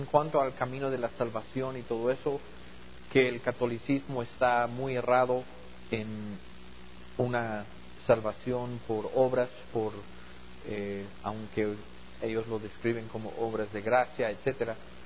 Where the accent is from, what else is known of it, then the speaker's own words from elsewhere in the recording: United States; igual en los Estados Unidos, en mi país, tiene una herencia cristiana. Aunque muchos en mi país hoy en día no son cristianos